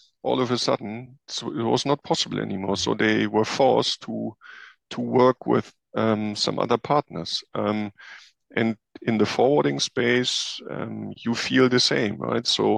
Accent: Germany; whether it's in Japan or also my home country, Germany

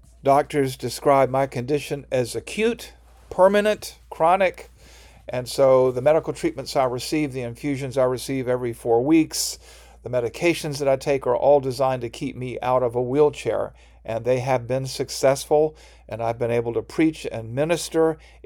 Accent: the South, United States; I grew up in the South, and there were some churches in the area that had the philosophy, keep them poor

